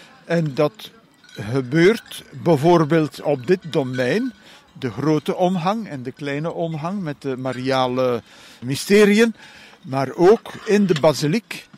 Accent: Steenhuize-Wijnhuize, East Flanders, Belgium; born there; ik ben ooit geboren in een klein dorpje, Steenhuizen-Wijnhuizen, tussen Ninove en Herasbergen. Ja, dan ben ik student geweest op het college van Heerasbergen, naar het seminarie, klein seminarie in Drongen, gegaan. 2 jaar en nadien dan 4 jaar groot seminarie aan de Reep in Gent.

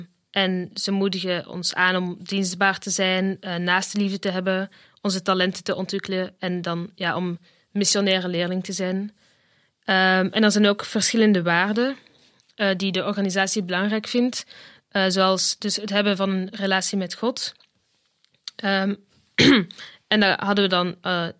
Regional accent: Veltem, Flemish Brabant, Belgium; Ja, Veltem.

